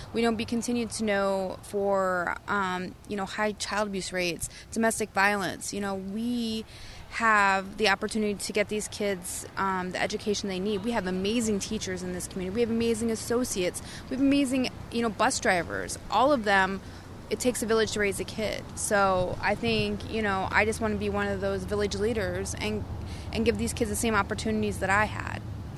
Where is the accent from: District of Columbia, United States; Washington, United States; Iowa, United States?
Iowa, United States; Fort Madison; I want voters to know about me is that I come from Fort Madison.